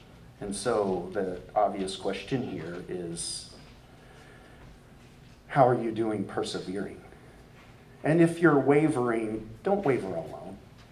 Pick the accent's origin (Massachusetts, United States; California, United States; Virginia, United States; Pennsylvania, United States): Virginia, United States; Crozet; come on, we come from Crozet. We're in the mountains.